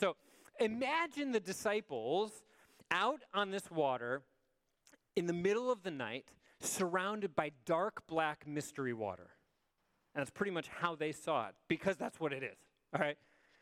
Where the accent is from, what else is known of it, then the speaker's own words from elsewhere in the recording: Chicago, Illinois, United States; I grew up in Chicago, which is also, it's on the other side of Lake Michigan, so I grew up right on a great lake. I grew up swimming in Lake Michigan